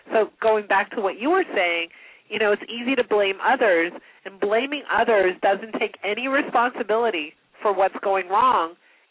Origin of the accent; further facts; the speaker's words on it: Montreal, Quebec, Canada; now in Toronto, Canada; No, I grew up in Montreal, a neighboring city.